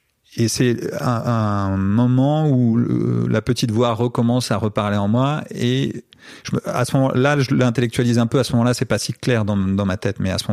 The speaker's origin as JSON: {"language": "French", "country": "France", "said": "moi, je viens de France, qui est un des principaux pays de production de bande dessinée."}